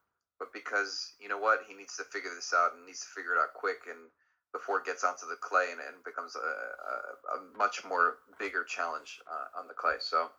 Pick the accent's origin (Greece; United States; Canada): United States; And being an American, okay